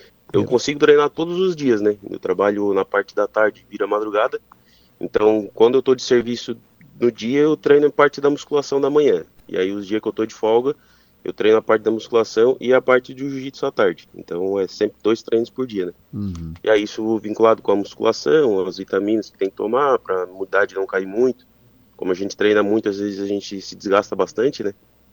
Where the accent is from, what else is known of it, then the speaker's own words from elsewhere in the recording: Criciúma, Santa Catarina, Brazil; Isso, sou aqui do sul, sou de Criciúma mesmo, né? Trabalho aqui e moro aqui.